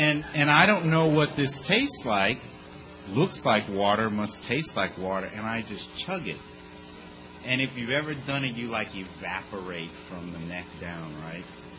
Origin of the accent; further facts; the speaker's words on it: Texas, United States; I grew up in Texas